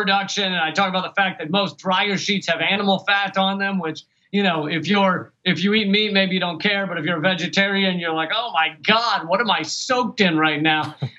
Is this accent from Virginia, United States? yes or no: yes; Richmond, Virginia, United States; I grew up in Richmond, Virginia, as you like to make fun of me for.